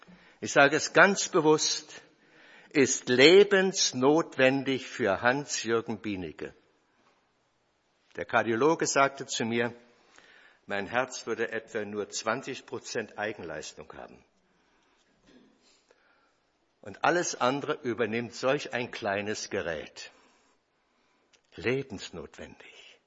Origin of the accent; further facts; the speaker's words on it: Adelboden, Bern, Switzerland; Ich habe gesagt, ich komme aus der Schweiz, Adelboden.